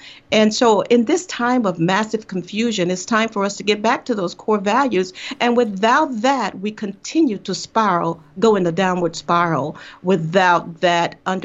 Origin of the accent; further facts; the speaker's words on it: United States; You know what? I am an American. I just happen to be Black.